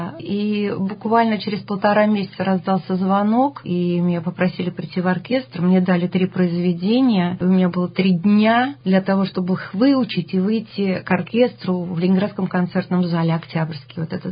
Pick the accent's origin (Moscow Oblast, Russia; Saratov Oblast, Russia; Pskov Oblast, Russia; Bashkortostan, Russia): Saratov Oblast, Russia; Ozinki; born there; Да, я родилась в Саратовской области, на границе с Казахстаном. Есть такое местечко, раньше был это районный центр, называется он Озинки.